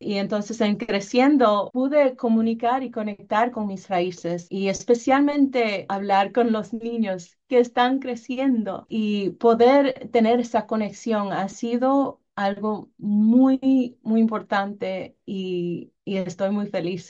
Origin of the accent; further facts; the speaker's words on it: Dominican Republic; Como me crié en la República Dominicana, fui a la escuela ya